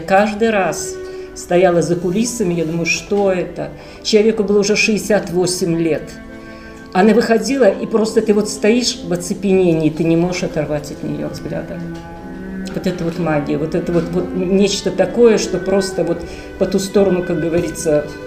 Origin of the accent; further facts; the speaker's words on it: Minsk, Belarus; «Итак, вы откуда?» «Из Минска».